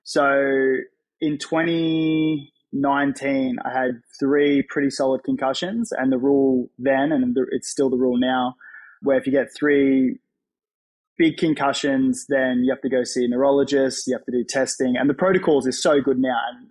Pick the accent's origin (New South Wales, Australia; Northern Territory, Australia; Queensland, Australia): Queensland, Australia; Gold Coast; And I grew up on the Gold Coast